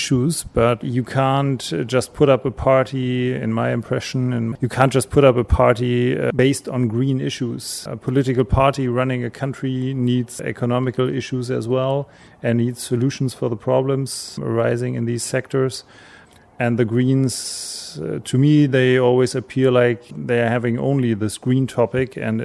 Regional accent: Hamburg, Germany; English is a second language; From Hamburg, Germany.

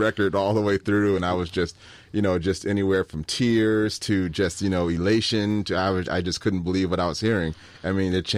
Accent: Gary, Indiana, United States; also born or lived in Portage; I'm from outside of Chicago. I was born in Gary, Indiana, and I was raised in Gary and Portage and just that whole up in the region, they call it.

